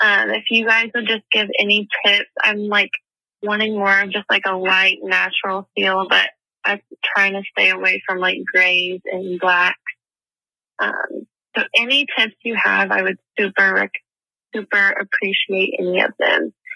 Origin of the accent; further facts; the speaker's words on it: Tacoma, Washington, United States; I'm from Tacoma, Washington.